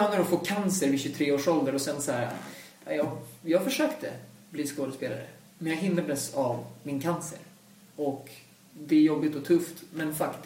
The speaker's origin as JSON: {"language": "Swedish", "country": "Sweden", "tie": "born or raised there", "said": "hur jag är uppvuxen i Sverige och så vidare"}